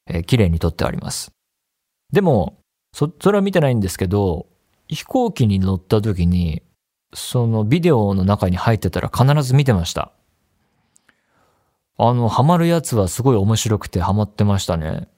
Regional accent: Osaka, Japan; 私は大阪生まれ、大阪育ちの人間なのですが

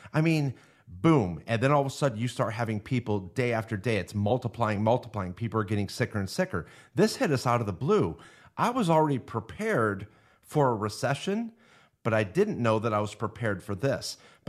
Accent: New York, United States; And I come from New York, so, you know, I know a lot of people from New York

